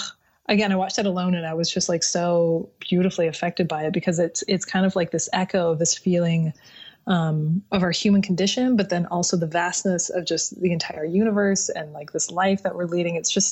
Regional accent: Utah, United States; growing up in Utah and not having a lot of access to pop culture when I was younger, things were always new later especially when I came to San Francisco and Los Angeles.

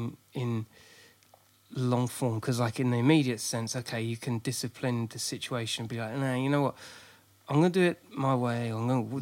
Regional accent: Billingshurst, South East England, United Kingdom; I grew up in just south of Crawley, in a place called Billingshurst.

